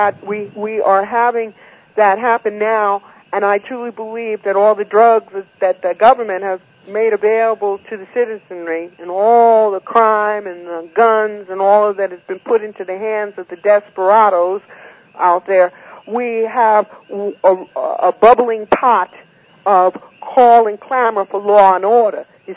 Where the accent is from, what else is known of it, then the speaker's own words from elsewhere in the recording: United States; It has my deepest sympathy, and I'm an American.